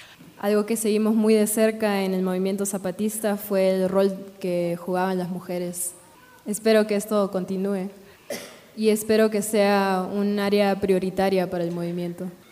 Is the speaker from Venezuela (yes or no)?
no; Tanzania; es donde nació la humanidad, específicamente en mi país, en Tanzania.